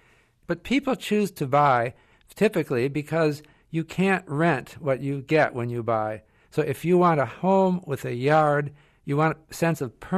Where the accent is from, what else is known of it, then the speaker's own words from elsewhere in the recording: Detroit, Michigan, United States; I come from Detroit, and I kind of have a feeling for that city.